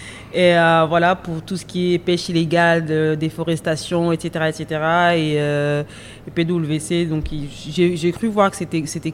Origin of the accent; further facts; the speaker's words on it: Rwanda; also born or lived in Belgium / France; je suis rwandaise, j'ai vécu au Rwanda, je suis née au Rwanda, j'ai vécu le génocide, j'étais là